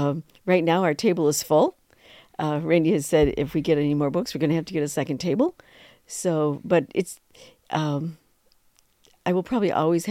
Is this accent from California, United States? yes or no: no; Vestal, New York, United States; I grew up in Vesto, New York, in a little section called Ross